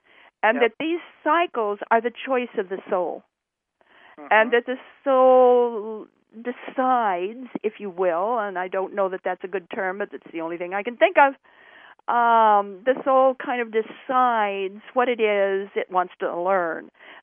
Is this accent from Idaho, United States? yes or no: yes; Idaho, United States; now in Virginia, United States; I go from Idaho to Virginia